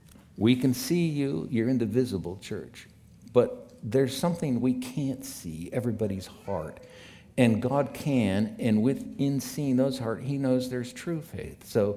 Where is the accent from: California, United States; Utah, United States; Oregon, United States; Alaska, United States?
Oregon, United States; Portland; We had four grapevines when I grew up in Portland, Oregon.